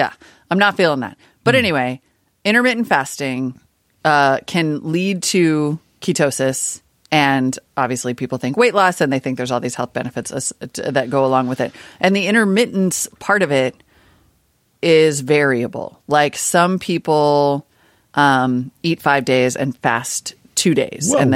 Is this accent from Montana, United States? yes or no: yes; Montana, United States; You can tell now that I grew up in Montana because I'm down the SUV rabbit hole.